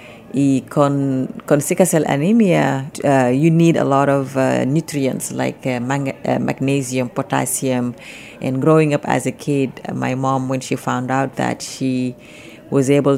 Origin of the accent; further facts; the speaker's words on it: Senegal; Spanish is a second language; Yo soy de Senegal.